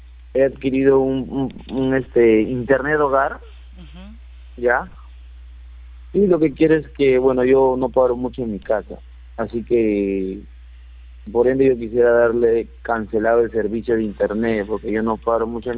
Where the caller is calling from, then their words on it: Los Olivos, Lima, Peru; Soy de Los Olivos.